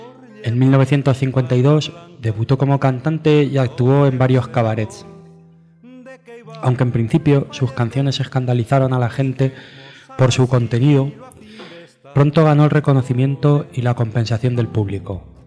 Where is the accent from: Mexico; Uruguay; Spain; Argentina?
Spain; Aragon; él tradujo pues a lo que es nuestro Aragón